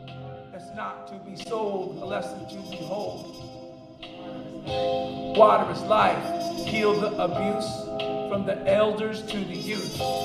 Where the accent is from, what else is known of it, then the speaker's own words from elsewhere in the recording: Eugene, Oregon, United States; I'm also from the city of Eugene. This is my hometown also.